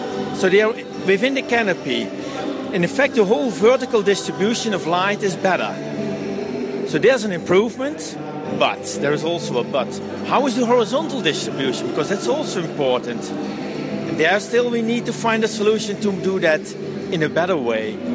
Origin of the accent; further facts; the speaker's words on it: Netherlands; I'm coming from the Netherlands.